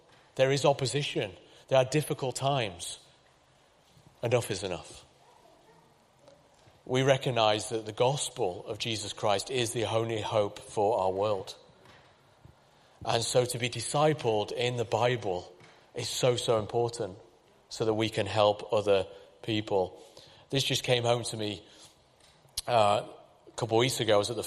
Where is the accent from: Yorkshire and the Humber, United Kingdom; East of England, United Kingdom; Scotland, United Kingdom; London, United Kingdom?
Yorkshire and the Humber, United Kingdom; Pontefract; it nearly brought my hometown of Pontefract to a standstill.